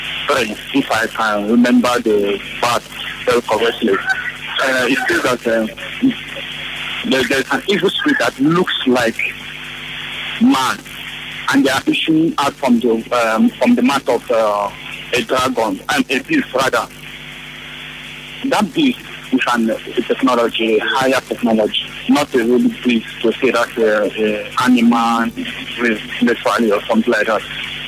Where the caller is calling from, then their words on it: Port Harcourt, Rivers, Nigeria; I'm calling in from Port Harcourt.